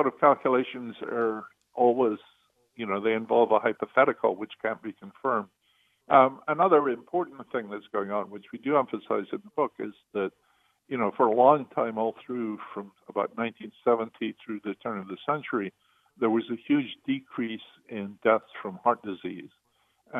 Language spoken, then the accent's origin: English; Scotland, United Kingdom; when I grew up in Scotland, you know, the people in our town that were most respected had never been to college